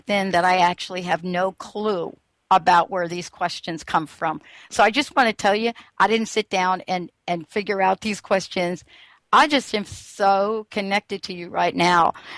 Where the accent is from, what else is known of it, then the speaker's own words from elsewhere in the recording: New York, United States; It's got to be the Buddhist pronunciation. I'm from New York, so it's got to be Mara.